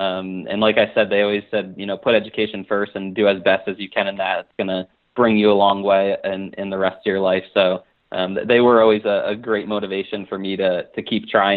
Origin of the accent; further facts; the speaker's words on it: Albany, New York, United States; moved away as an adult; also born or lived in Connecticut / Orlando, United States; now in Denver, United States; But I'm originally from Albany, New York, which is just upstate New York.